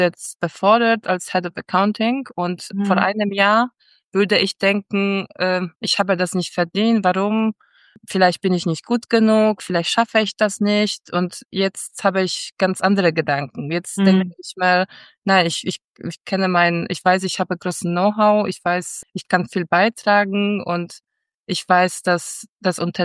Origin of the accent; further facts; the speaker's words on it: Krakow, Lesser Poland, Poland; German is a second language; moved away as an adult; now in Hamburg, Germany; ich bin 35 Jahre alt. Ich arbeite in Finanzen und Rechnungswesen. Ich komme ursprünglich aus Krakau, aus Polen und ich bin seit über 10 Jahren in Deutschland. Ich wohne in Hamburg.